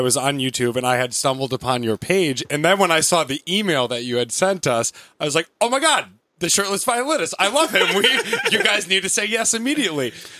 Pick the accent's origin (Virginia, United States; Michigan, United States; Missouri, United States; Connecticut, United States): Connecticut, United States; I'm also from Connecticut. They think I'm rich. I'm very poor.